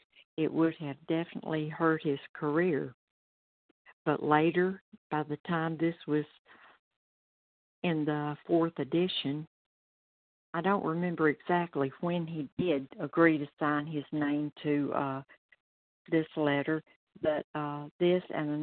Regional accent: Malden, South Carolina, United States; I'm from Malden, South Carolina.

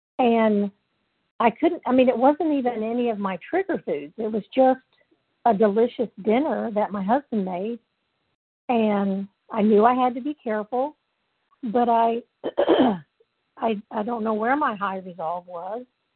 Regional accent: Mississippi, United States; Hi, I'm from Mississippi.

